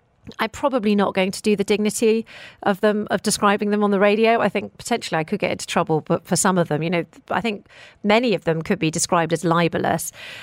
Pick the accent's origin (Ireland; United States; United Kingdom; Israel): United Kingdom; because obviously I'm a Brit and it's a particular interest to me